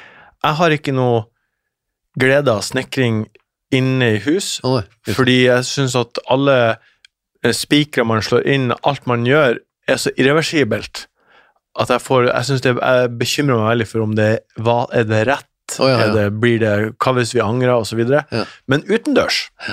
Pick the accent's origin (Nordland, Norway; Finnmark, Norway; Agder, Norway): Nordland, Norway; Oppe i Ørnes, sør for Bodø der jeg er fra.